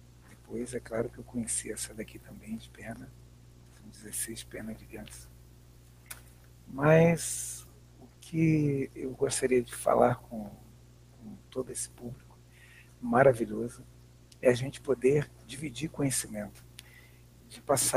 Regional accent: Espírito Santo, Brazil; born there; eu sou nascido em Espírito Santo.

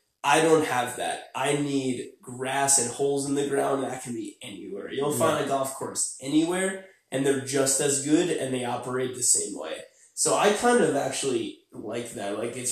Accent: New York, United States; I'm assistant professional at Hamilton Mill. I'm 23. I'm originally from New York.

